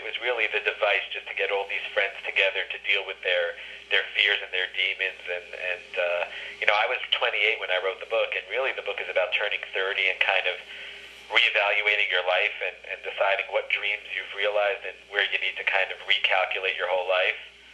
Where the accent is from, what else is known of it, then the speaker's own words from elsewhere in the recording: New York City, New York, United States; I come from New York City. We're sort of raised not to bother someone.